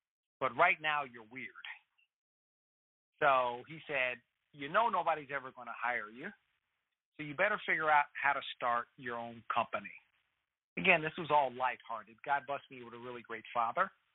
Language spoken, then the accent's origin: English; Wichita, Kansas, United States; I grew up in Wichita, Kansas, and they just gave me certain rules to follow